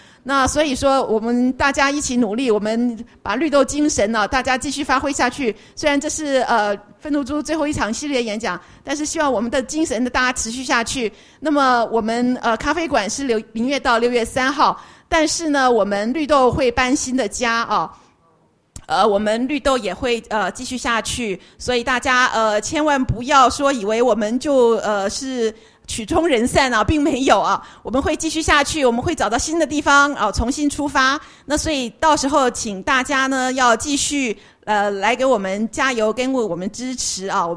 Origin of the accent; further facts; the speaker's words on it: Taiwan; 我们台湾人好像吃牛肉也不是吃的很多